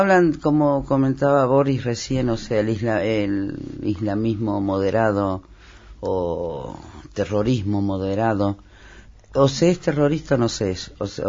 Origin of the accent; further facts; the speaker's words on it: Argentina; moved away as an adult; now in Spain; llevo 28 años. En un año más voy a tener la misma cantidad de años en Argentina que aquí.